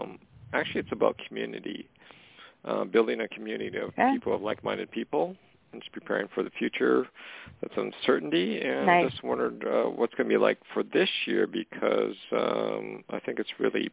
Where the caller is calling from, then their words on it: Canada; from Canada.